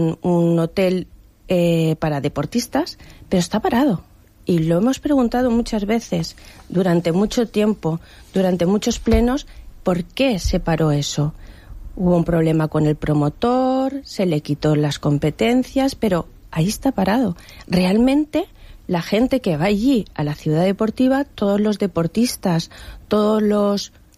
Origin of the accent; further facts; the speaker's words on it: La Nucía, Valencian Community, Spain; Siempre he vivido aquí, soy de la Nucía y siempre he vivido en la Nucía.